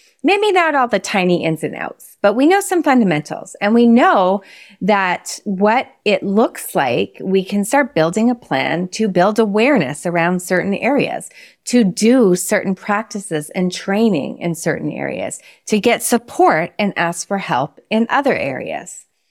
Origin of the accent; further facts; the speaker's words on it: Montreal, Quebec, Canada; and I come from Montreal, and it actually just sounded like a regular winter day for Montreal.